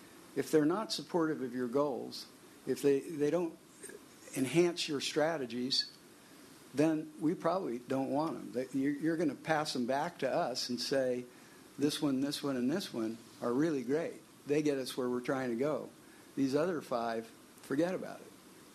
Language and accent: English; San Mateo, California, United States; I'm from the Bay Area. I grew up in San Mateo.